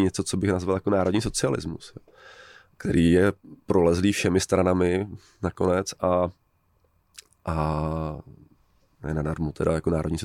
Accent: Rokycany, Plzeň Region, Czechia; now in Paris, France; já jsem původem z Rokycan a vlastně mám furt jako vztah k Rokycanům, když teď žiju v Praze, teda v Paříži. Takže moje identita začíná v nějaké komunitě, kde jsem vyrůstal, kde mám kamarády ze střední školy. Jsem Čech

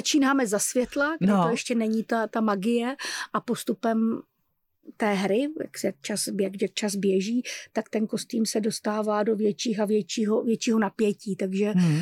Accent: Brno, South Moravian Region, Czechia; Já jsem z Brna, takže pro mě ta cesta vlakem je jako ten čas

